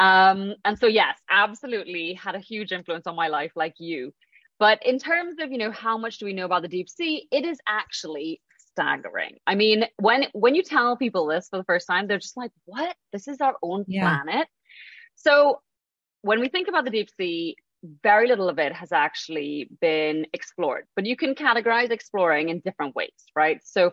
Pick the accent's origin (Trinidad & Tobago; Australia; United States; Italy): Trinidad & Tobago; So I'm a Caribbean marine biologist. I grew up in Trinidad and Tobago, which is where I am actually now.